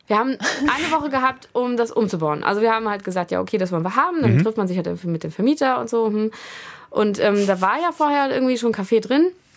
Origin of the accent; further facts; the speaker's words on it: Lübeck, Schleswig-Holstein, Germany; Also ich komme aus Lübeck